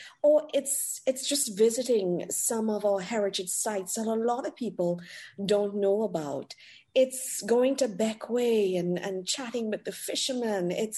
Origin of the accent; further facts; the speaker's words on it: Trinidad & Tobago; also born or lived in Antigua; My mother's Antiguan. My father's Trinidadian. I was born in Antigua, but I lived practically all of my life in Trinidad and Tobago. So I think for me, I have the best of both worlds. So I call myself a Trintigan